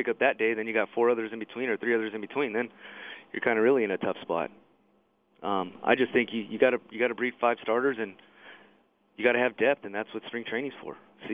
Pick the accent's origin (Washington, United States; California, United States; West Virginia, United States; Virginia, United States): California, United States; Fontana; also born or lived in San Gabriel; We moved to Fontana when I was three.